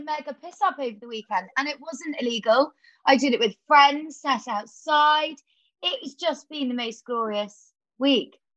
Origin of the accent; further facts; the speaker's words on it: South West England, United Kingdom; I know about growing up in Devon and having lots of girlfriends and falling in love and loving all of the stuff like that.